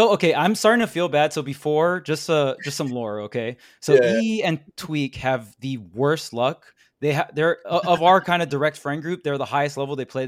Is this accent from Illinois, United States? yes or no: no; Hawaii, United States; also born or lived in Southern California; I grew up in Hawaii, then moved to SoCal. So now I'm living back in Hawaii.